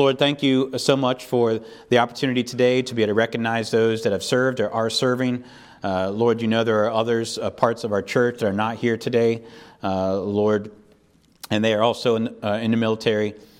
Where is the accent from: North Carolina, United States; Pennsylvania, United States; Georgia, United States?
Pennsylvania, United States; And so I remember we back in the hometown where I grew up in Pennsylvania, we have some fellow people here from Pennsylvania as well.